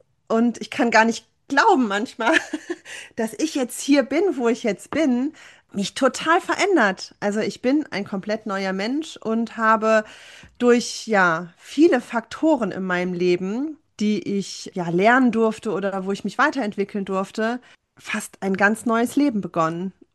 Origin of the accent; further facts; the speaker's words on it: Saarbrücken, Saarland, Germany; ich komme ursprünglich aus Saarbrücken, bin in einer ganz strengen akademischen Familie groß geworden